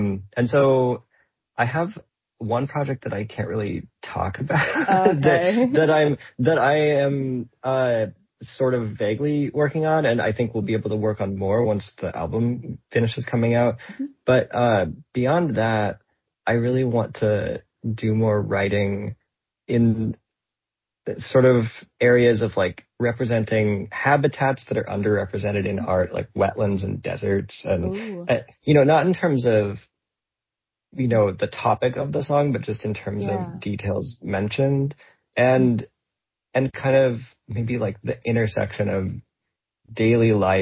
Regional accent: Oregon, United States; now in New York, United States; I'm from Oregon originally, and now I live in New York.

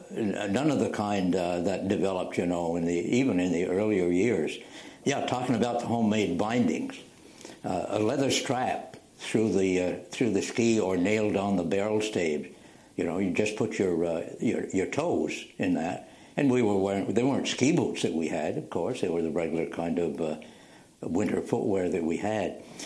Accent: Craftsbury, Vermont, United States; born there; now in Middlebury, United States; now living in Middlebear, Vermont. I was born in Crasbury, Vermont, August 14th, 1916, in the farmhouse where our entire family was born, seven children, my family.

